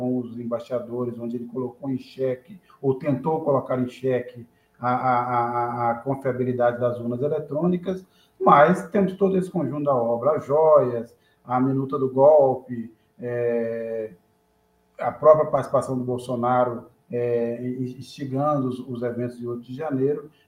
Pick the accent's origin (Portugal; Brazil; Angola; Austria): Portugal; accent: Portuguese; Ninguém fala do sotaque carioca do Maurício, nem do meu sotaque português, né?